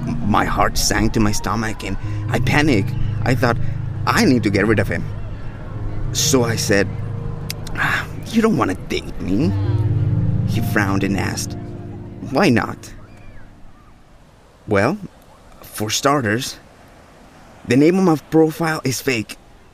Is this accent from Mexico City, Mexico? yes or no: yes; Mexico City, Mexico; When I was a little kid growing up in Mexico City, my family always watched telenovelas.